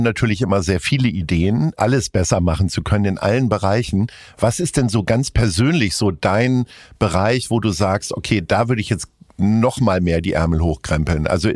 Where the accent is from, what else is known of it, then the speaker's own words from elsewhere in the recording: Hamburg, Germany; ich komme aus Hamburg